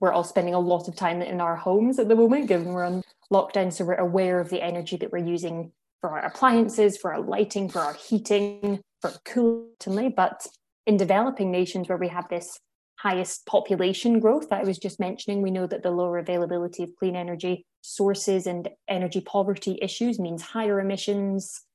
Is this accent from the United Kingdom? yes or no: yes; Glasgow, Scotland, United Kingdom; I grew up in Glasgow in Scotland